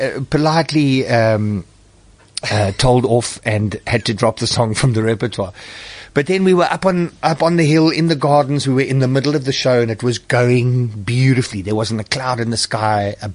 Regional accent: Bulawayo, Zimbabwe; born there; her dad had told her that I was born in Bulawayo in Zimbabwe, as she was.

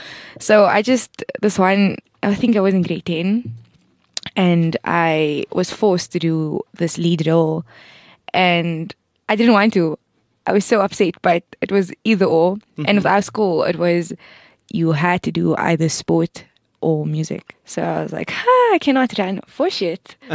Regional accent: Cape Town, Western Cape, South Africa; now in Johannesburg, South Africa; I'm originally from Cape Town, and I moved here recently about 2 months ago.

